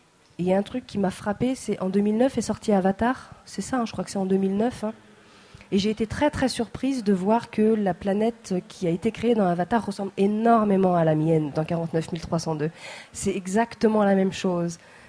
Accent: Brittany, France; je suis bretonne.

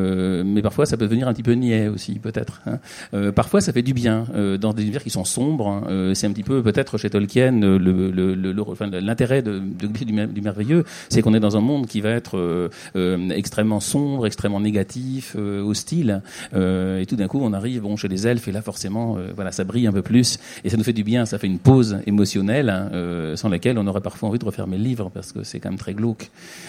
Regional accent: Hauts-de-France, France; Moi, je suis picard, vous savez, donc météo, c'est un sujet sensible.

